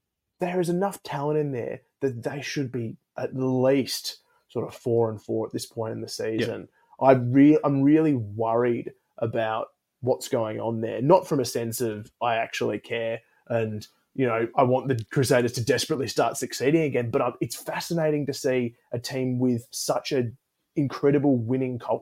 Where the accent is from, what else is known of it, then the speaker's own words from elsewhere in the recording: Australia; You know, we're an Aussie rugby podcast. We love seeing these teams and we're always happy to bag the Kiwis.